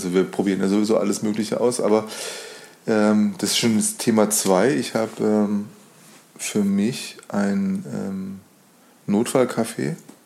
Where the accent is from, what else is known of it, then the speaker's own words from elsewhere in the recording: Spain; German is a second language; ich würde sagen als Spanier